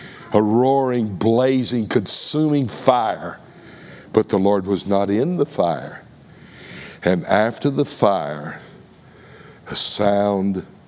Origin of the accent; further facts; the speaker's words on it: Texas, United States; accent: Texas; Nabai, maybe it's my Texas accent.